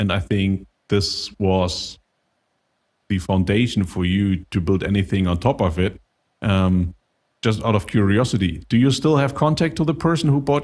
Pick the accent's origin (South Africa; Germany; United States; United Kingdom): Germany; English is a second language; I'm from Germany